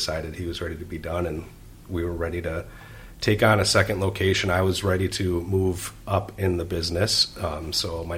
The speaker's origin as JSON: {"language": "English", "town": "Ada", "country": "United States", "tie": "born or raised there", "said": "And we love being in Ada. I grew up in Ada, so it was just kind of a sweet transition."}